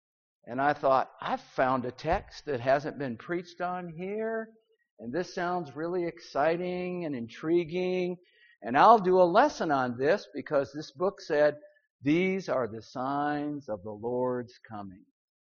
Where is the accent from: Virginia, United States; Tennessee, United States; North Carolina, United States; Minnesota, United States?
Minnesota, United States; St. Paul; the local preacher where I grew up in St. Paul, Minnesota, was going to be gone for a gospel meeting.